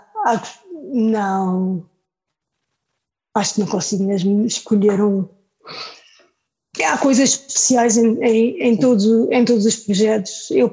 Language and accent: Portuguese; Portugal; moved away; pelo facto do coletivo ter nascido na altura em que eu saí de Portugal, fez sentido juntar-me mais tarde